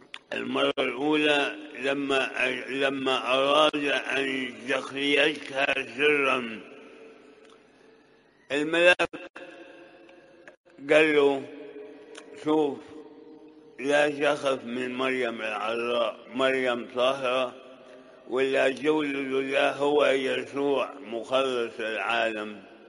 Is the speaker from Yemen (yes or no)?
no; Sudan; والحقيقة إحنا جينا من السودان وجينا في ظروف قاسية جدا